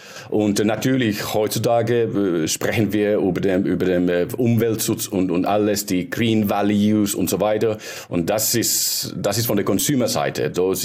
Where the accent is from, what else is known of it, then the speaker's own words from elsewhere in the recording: Finland; German is a second language; Wir sind in Estonia und ich bin aus Finnland ursprünglich.